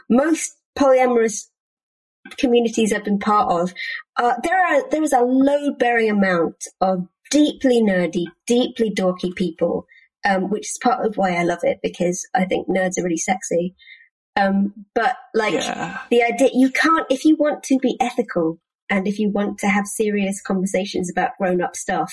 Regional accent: United Kingdom; particularly as a British person

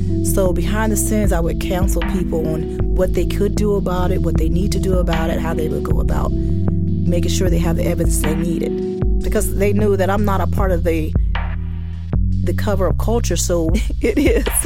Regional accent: West Virginia, United States; moved away; Well, because I'm from West Virginia and I came here after I got out of the military, I wasn't familiar with the history.

